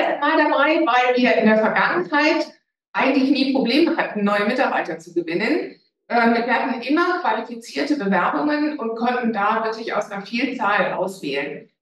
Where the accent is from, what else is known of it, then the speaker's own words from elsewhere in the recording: Cologne, North Rhine-Westphalia, Germany; moved away as an adult; now in Augsburg, Germany; Ursprünglich komme ich aus Köln, habe, denke ich, noch so ein bisschen mehr die rheinische Frohnatur bewahrt und bin aber seit Beginn des Studiums 1986 in Augsburg, bin verheiratet und habe 3 Töchter.